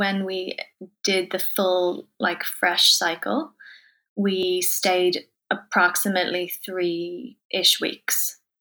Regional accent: Dublin, Leinster, Ireland; I'm from Dublin.

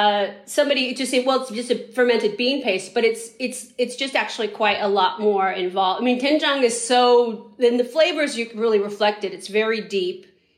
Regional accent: San Francisco, California, United States; because we grew up in San Francisco, so we'd go to like Yosemite or something like

